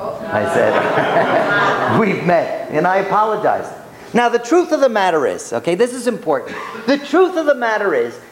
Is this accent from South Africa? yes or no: no; Bronx, New York, United States; But I'm from the Bronx.